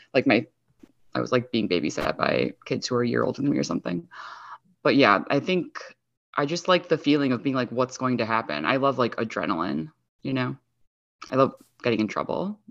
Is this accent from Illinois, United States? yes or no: yes; Chicago, Illinois, United States; I'm from Chicago.